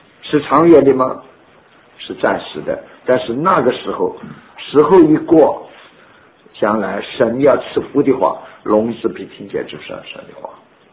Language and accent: Chinese; China; 圣经上的我们中国人是谁面向什么地方为大？